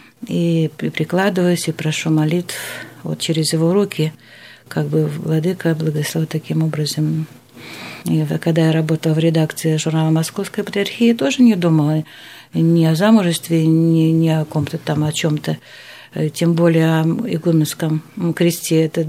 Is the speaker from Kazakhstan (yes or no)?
yes; Almaty, Kazakhstan; я была, воспитывалась в Алма-Ате